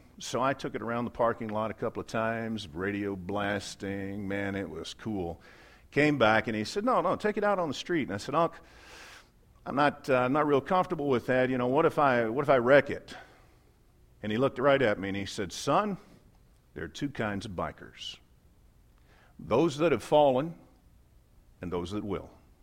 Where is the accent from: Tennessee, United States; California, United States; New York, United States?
Tennessee, United States; Memphis; I had an uncle that retired from the Illinois Central Railroad down in my hometown of Memphis, Tennessee.